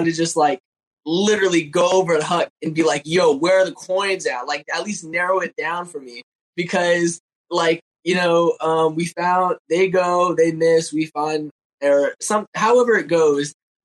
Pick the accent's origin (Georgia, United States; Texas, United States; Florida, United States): Florida, United States; Well, I'm from Florida, so I'm going to the beach.